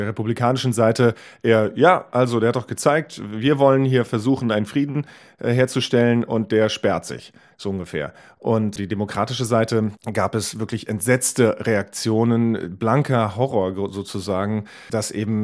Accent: Wiesbaden, Hesse, Germany; Ich bin in Wiesbaden aufgewachsen, in der Nähe von einem amerikanischen Soldatenhousing.

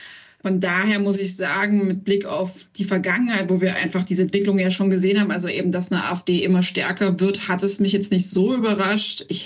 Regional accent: East Germany, Germany; wo dann ich auch immer angesprochen wurde als Ossi oder ich soll mal Ostdeutsch reden und schwätzen.

